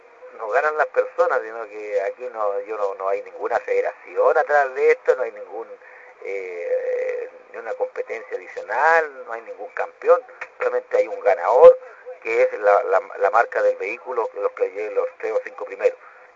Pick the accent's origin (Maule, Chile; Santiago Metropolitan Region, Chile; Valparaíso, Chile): Valparaíso, Chile; los preocupa también como porteño en la segunda parte, es del deterioro que hay en las calles principales de Valparaíso